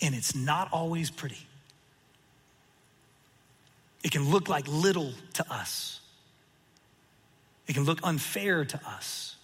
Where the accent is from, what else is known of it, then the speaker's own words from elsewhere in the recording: Atlanta, Georgia, United States; It was 20 below zero. Y'all, I'm from Atlanta. It doesn't work.